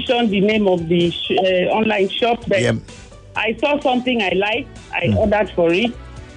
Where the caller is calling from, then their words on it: Aja, Lagos, Nigeria; I'm calling from Aja.